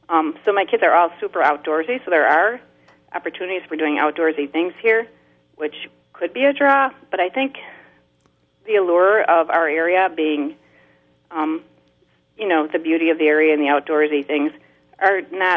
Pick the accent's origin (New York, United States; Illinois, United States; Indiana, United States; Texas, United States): Illinois, United States; Chicago; now in Wausau, United States; I grew up in Chicago and then moved to Rapids and have lived in Wausau for the last 30 years